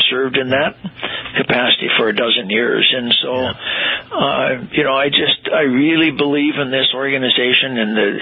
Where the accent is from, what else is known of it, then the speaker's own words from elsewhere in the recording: North Dakota, United States; I grew up in this organization. North Dakota is my home state.